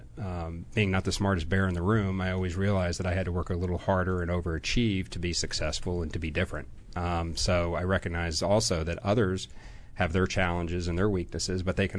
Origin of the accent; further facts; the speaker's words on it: Atlanta, Georgia, United States; Atlanta, Georgia.